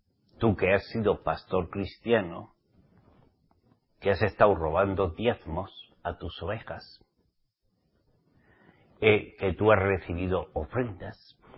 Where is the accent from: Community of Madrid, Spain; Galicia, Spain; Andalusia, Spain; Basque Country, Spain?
Basque Country, Spain; yo no nací en Cataluña, ni conozco el catalán. Cuando mi padre y mi madre me trajeron a este mundo, yo nací y soy vasco. Nací vasco. Pero ahora soy israelita, redimido por la sangre de Yahshua, y soy sefardita. Siempre lo fui.